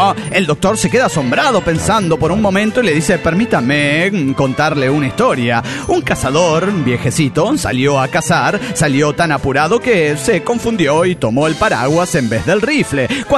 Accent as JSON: {"language": "Spanish", "town": "Coatzacoalcos", "region": "Veracruz", "country": "Mexico", "said": "de Coatzacoalcos, Veracruz, el puerto más chingón del mundo, como diría yo."}